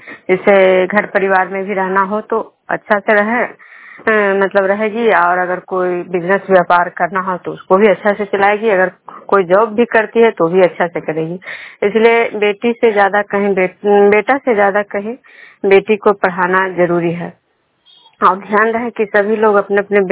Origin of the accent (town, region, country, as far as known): Bishnupur, Bihar, India